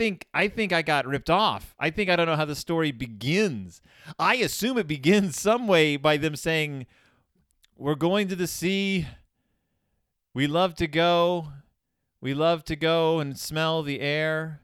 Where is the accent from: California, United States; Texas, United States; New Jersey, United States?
Texas, United States; Galveston; I grew up around the beach. I grew up near Galveston, Texas. I know what the beach is. It is the Gulf of Mexico.